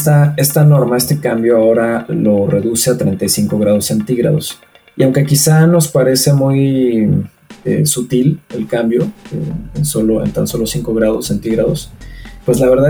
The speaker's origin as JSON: {"language": "Spanish", "country": "Mexico", "said": "para nosotros como pues mexicanos"}